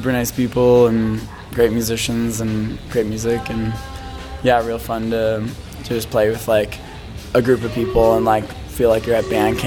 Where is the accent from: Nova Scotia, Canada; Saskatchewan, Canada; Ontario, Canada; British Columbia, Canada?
Nova Scotia, Canada; Halifax; I'm from Halifax.